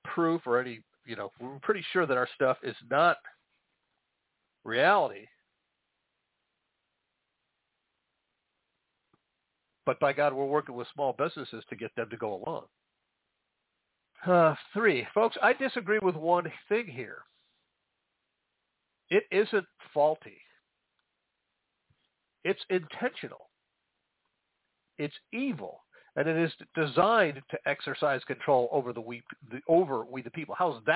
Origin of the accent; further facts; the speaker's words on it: Chicago, Illinois, United States; I grew up in the Chicago area.